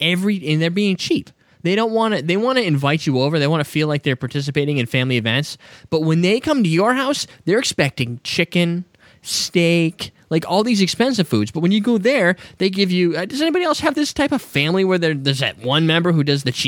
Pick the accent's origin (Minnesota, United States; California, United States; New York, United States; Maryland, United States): Minnesota, United States; Minnesota.